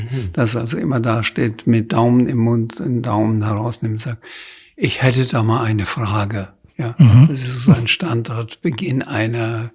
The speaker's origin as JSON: {"language": "German", "town": "Bamberg", "region": "Bavaria", "country": "Germany", "tie": "born or raised there", "said": "Ich kann in Bamberg durchaus durch die Stadt gehen, in meine Heimatstadt, ohne dass ich angesprochen werde."}